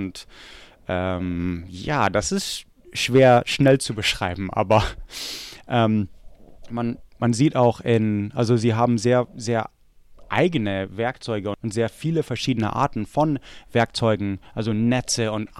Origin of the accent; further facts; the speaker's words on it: Oregon, United States; Ich habe es tausendmal erwähnt, weil ich dort herkomme. Ich komme aus dem Willamette-Tal.